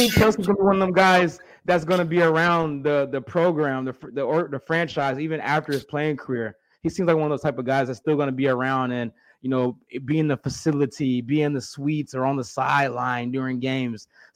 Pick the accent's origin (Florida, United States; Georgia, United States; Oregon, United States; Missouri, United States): Missouri, United States; Kansas City; growing up in Kansas City my entire life, being a Chiefs fan, being the team that was never really talked about